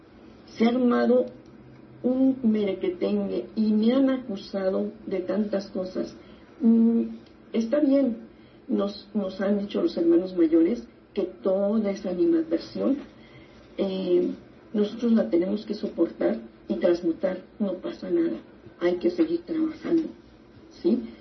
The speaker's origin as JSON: {"language": "Spanish", "town": "Monclova", "region": "Coahuila", "country": "Mexico", "also_born_or_lived": "Saltillo", "said": "yo soy precisamente de Coahuila. Y viví un tiempo en Saltillo, yo soy de Monclova, Coahuila."}